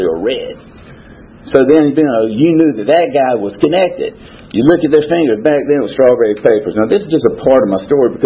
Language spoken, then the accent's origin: English; Roanoke, Virginia, United States; born there; I was born in Roanoke, Virginia in 1961. I have two other brothers.